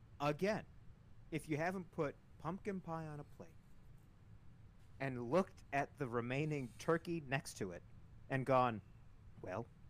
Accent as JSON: {"language": "English", "country": "Ireland", "said": "I'm going to speak for Tom here, as Irish people. We'll own pretty much anything with a potato in it if you allow us to, so."}